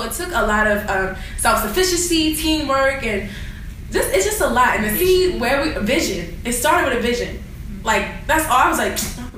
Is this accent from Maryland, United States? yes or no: yes; Baltimore, Maryland, United States; lot of people are like, are you really from Baltimore? Are you sure? And we're like, yeah.